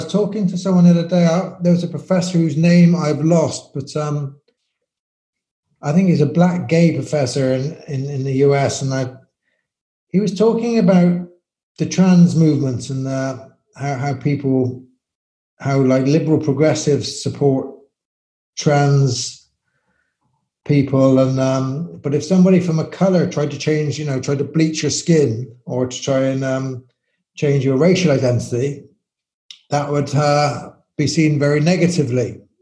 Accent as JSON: {"language": "English", "region": "England", "country": "United Kingdom", "lives_now": "Ireland", "said": "And now I live in Ireland, where people are white, but I'm English rather than you know, people identify by the way I speak and see me as an Englishman living in Ireland"}